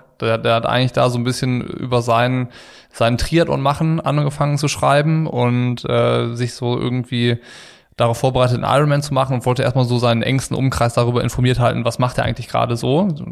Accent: Ratingen, North Rhine-Westphalia, Germany; ich war aus Ratingen, er aus Düsseldorf

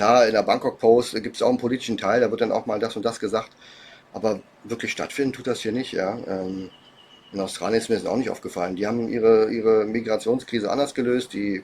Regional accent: Germany; now in Thailand; wenn die dann wissen, dass ich aus Deutschland komme

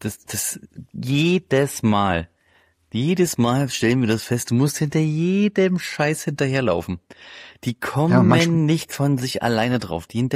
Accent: Thuringia, Germany; ich komme aus so Eichsfeld, aus dem Kreis Eichsfeld, aus Thüringen

